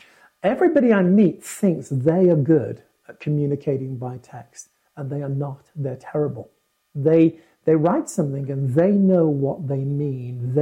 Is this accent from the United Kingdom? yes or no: yes; United Kingdom; I'm British.